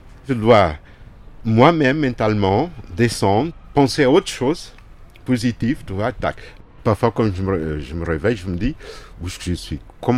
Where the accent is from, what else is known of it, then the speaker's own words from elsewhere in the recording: Portugal; j'ai 54 ans, je viens de Portugal.